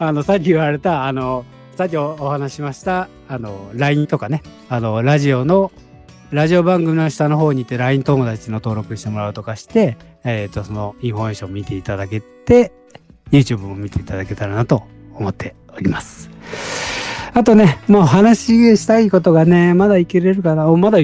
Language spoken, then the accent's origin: Japanese; Okayama, Japan; 僕、岡山なんですけど。